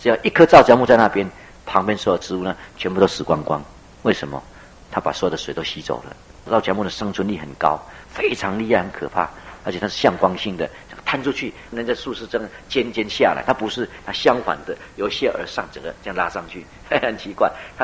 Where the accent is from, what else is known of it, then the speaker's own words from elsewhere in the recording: Taiwan; 不像我们台湾人呢，吃水果很挑剔的